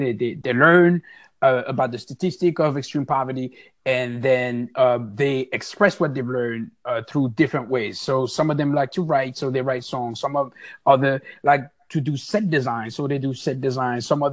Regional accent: Paris, Île-de-France, France; English is a second language; now in Oakland, United States; I am also from Paris, now residing in Oakland, California.

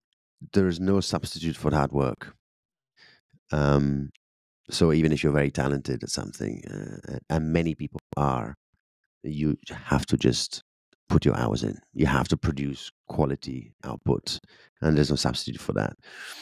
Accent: Sicily, Italy; English is a second language; So when they ask me where I'm from, I say, I'm actually, you know, from Sicily.

